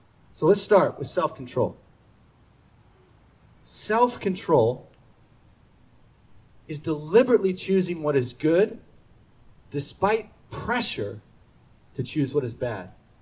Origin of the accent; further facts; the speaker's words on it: Florida, United States; whenever I was growing up in Florida, and we had two-a-day football practices in Florida August heat